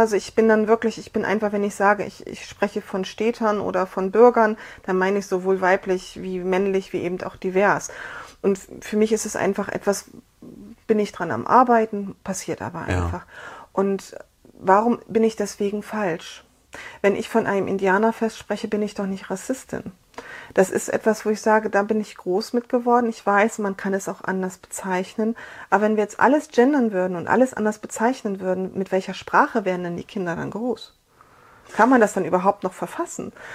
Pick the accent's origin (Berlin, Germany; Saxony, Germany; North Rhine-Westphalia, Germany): Saxony, Germany; ich komme aus der Nähe von Radebeul, da ist alles